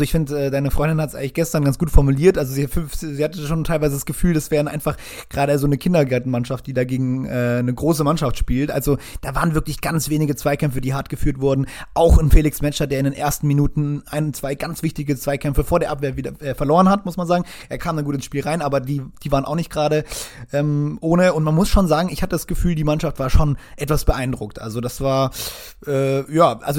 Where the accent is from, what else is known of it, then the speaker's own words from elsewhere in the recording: Freiburg, Baden-Württemberg, Germany; obwohl ich als Freiburger natürlich etwas kritisch gegenüber dem VfB bin